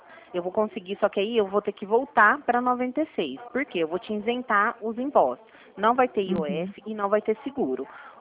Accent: Ribeirão Preto, São Paulo, Brazil; Não, eu sou de Ribeirão Preto. Eu falo da Central.

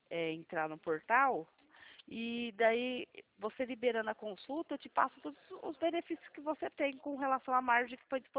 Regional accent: Atibaia, São Paulo, Brazil; eu sou daqui de Atibaia, São Paulo.

